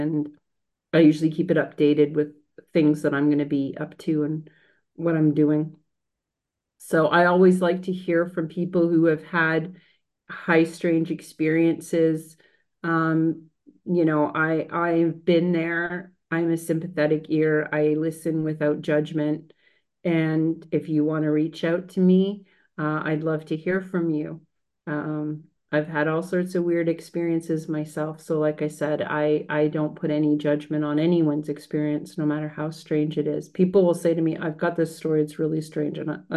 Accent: Ontario, Canada; I'm from Ontario, which is not far from Michigan, right next door.

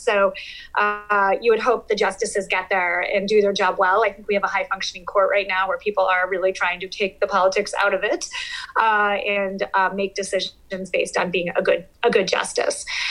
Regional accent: Michigan, United States; So I'm from West Michigan. A lot of people are Dutch.

